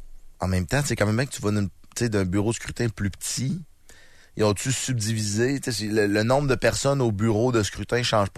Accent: Quebec, Canada; oh non, je suis un Québécois. Faut défendre les intérêts des Québécois.

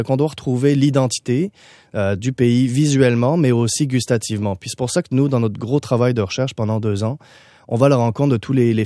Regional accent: France; accent: French; now in Canada; t'as dû reconnaître avec l'accent, je suis français d'origine

